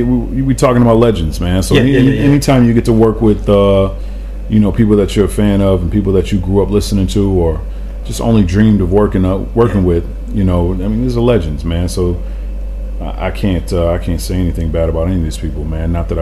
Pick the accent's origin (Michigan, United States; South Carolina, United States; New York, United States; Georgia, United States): Michigan, United States; Grand Rapids; I grew up in Grand Rapids, so I was all about the East Coast.